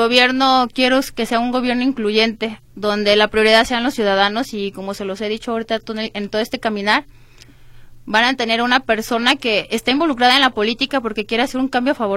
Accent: Zapote del Valle, Jalisco, Mexico; also born or lived in Tlajomulco; Soy originaria del Zapote del Valle, nací en Tlajomulco.

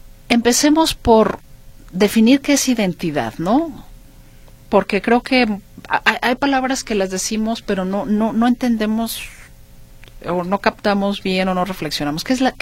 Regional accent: Mexico; Sí, no, soy mexicana.

